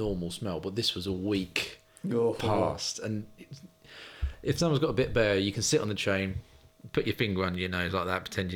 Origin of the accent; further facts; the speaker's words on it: United Kingdom; Of course, being British, our sense of reserve kicked in.